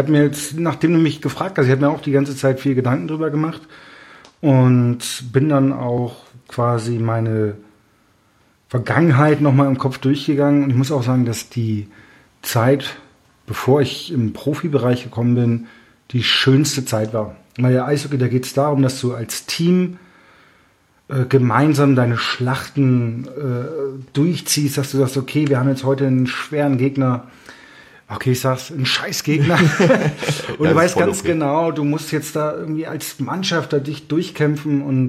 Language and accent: German; Schleswig-Holstein, Germany; now in Selb, Germany; Die Frage war, wo ich herkomme. Ja, aus dem schönen Tinderer Strand in Schleswig-Holstein. Aber mittlerweile fühle ich mich eigentlich hier ganz wohl oder fühle mich auch als selber hier.